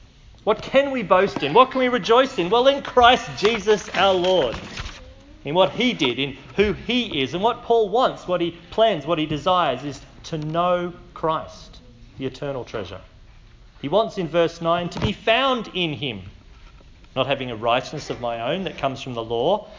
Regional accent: Canberra, Australian Capital Territory, Australia; When you heard I was from Canberra, did you think, oh, no, that's where you get knifed?

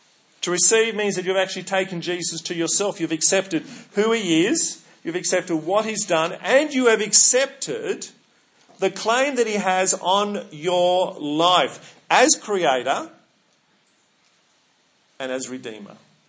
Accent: Australia; It's not that I'm an Australian. It's not that I'm married to Anna. It's not that I'm a minister of the Presbyterian Church of Australia.

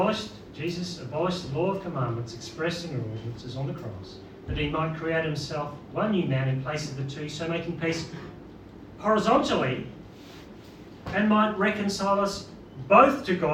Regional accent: Belfast, Northern Ireland, United Kingdom; I'm from Northern Ireland. I was born in Belfast.

